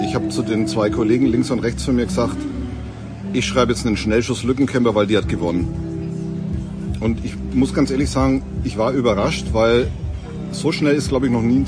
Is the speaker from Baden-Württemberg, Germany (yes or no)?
no; Bavaria, Germany; sogar ich als Franke